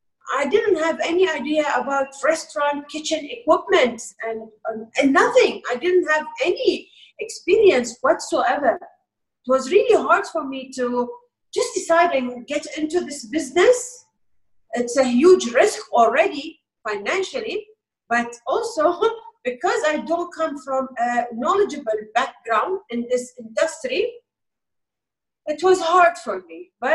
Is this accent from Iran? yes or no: yes; Iran; I grew up in farms in Iran, where my mom, my late mom, came from.